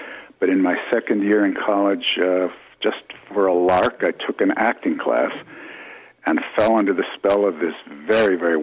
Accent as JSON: {"language": "English", "town": "Kenosha", "region": "Wisconsin", "country": "United States", "tie": "born or raised there", "said": "Well, from Kenosha, my hometown, as you rightly say."}